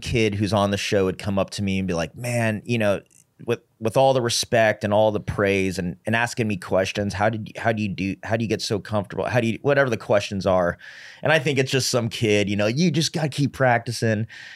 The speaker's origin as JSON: {"language": "English", "town": "Long Beach", "region": "California", "country": "United States", "said": "Yeah, I'm from Long Beach, California."}